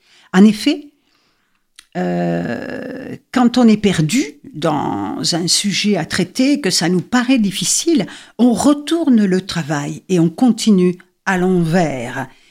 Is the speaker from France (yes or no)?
yes; France; born there; Je suis née dans les Pyrénées